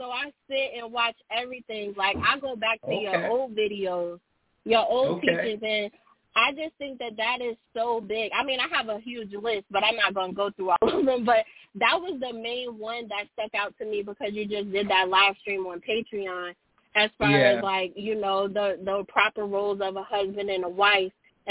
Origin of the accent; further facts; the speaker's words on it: New Jersey, United States; now in South Carolina, United States; And I grew up in New Jersey, so it was a little different. Like, I'm in South Carolina now, but I grew up north in, you know, single-parent household and all that.